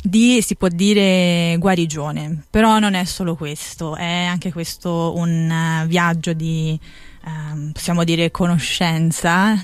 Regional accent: Florence, Tuscany, Italy; perché poi da buona fiorentina

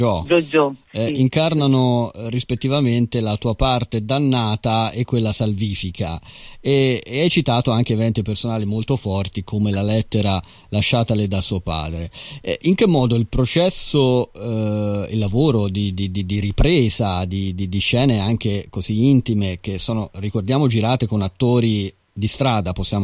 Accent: Florence, Tuscany, Italy; noi siamo di Firenze

